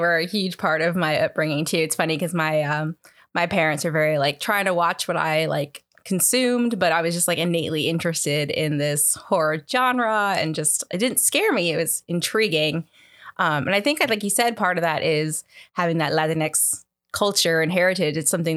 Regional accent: New York, United States; born there; So my parents are from Puerto Rico. I was born in New York.

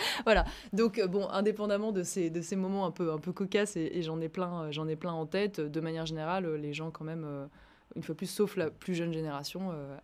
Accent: Brittany, France; now in Carpentras, France; Je n'ai aucune origine vauclusienne. Hein. Moi, je suis bretonne d'origine

